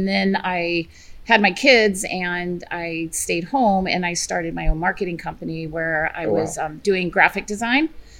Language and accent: English; Iowa, United States; and I'm from Iowa, and my parents had picnics and block parties and pig roasts and whatnot.